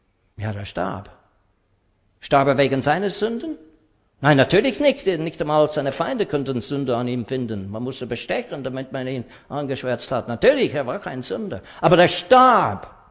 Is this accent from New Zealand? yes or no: no; Canada; mir als Kanadier ging es auch so.